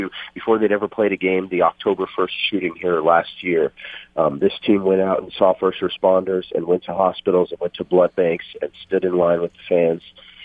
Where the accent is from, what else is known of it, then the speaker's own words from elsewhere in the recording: Denver, Colorado, United States; now in Las Vegas, United States; I grew up in Denver, where you have 4 professional teams in every major sport, and then I moved to Vegas, and I've been out here for 11 years.